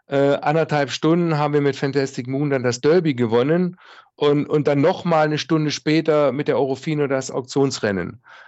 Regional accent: Baden-Württemberg, Germany; aber als Schwabe spart man natürlich auch Hotelkosten.

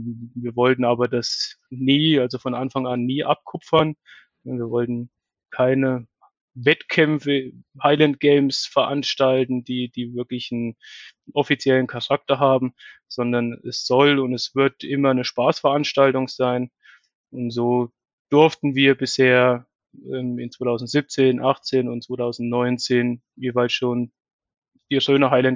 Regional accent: Bettenhausen, Thuringia, Germany; born there; now in Birx, Germany; Ich bin noch 29 Jahre alt, bin gebürtig aus Bettenhausen bei Meining und darf seit nunmehr 5 Jahren in Birks leben, wohne dort mit meiner Frau und meinem Kind.

